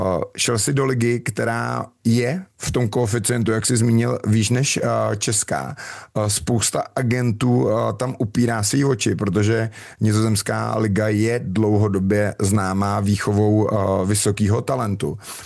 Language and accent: Czech; Plzeň, Plzeň Region, Czechia; protože já jsem Plzeňák